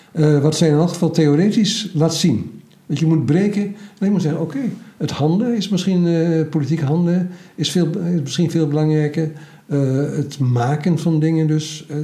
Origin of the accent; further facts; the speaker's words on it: Overijssel, Netherlands; Maar als Twentenaar zeg ik, soms wil ik helemaal geen Hollanders zien.